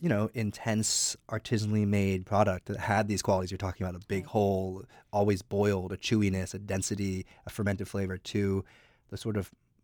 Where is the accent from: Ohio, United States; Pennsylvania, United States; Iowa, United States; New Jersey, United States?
New Jersey, United States; So I grew up in New Jersey, so every bagel I ever had was a New York bagel, but it is a particular style.